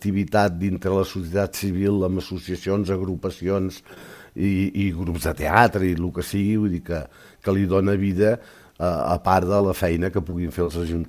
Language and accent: Catalan; Llançà, Catalonia, Spain; ens anem a Llançà, al meu poble